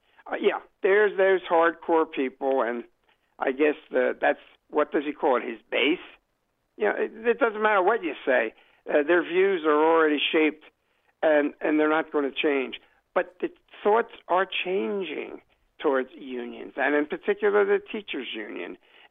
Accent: Philadelphia, Pennsylvania, United States; And, you know, and my hometown is Philadelphia.

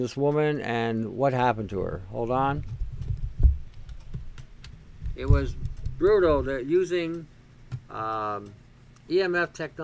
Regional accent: Detroit, Michigan, United States; I remember growing up back in the 60s. I was growing up in Detroit at the time.

